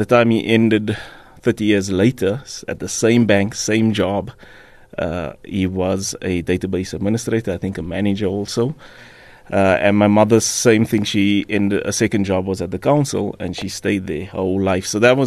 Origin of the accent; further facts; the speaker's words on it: Fleurhof, Gauteng, South Africa; also born or lived in Rivoli / Eldorado Park; I then ended up in an area called Fleerhof.